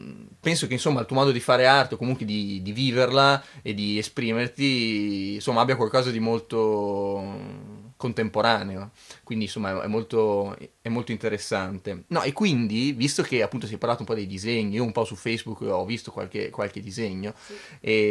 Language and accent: Italian; Bologna, Emilia-Romagna, Italy; born there; io sono nato a Bologna, però ho origini.